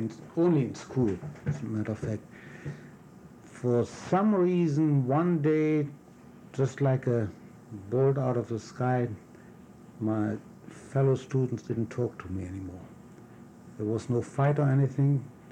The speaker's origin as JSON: {"language": "English", "town": "Minden", "region": "North Rhine-Westphalia", "country": "Germany", "tie": "born or raised there", "said": "I was born in Minden, West Germany, on March 11, 1922."}